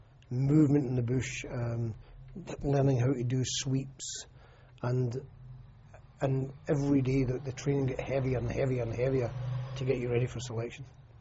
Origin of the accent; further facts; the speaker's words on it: United Kingdom; I'm from Great Britain, sir.